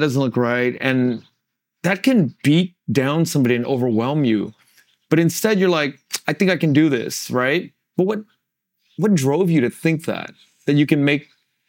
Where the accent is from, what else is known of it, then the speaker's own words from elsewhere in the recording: Los Angeles, California, United States; We're not from Orange County. Sounds like you're from San Bernardino. I'm from LA.